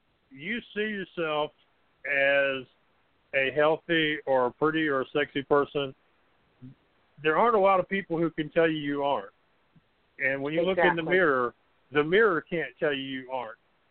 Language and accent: English; Texas, United States; Well, I'm from Texas, and I give some good Texas-sized hugs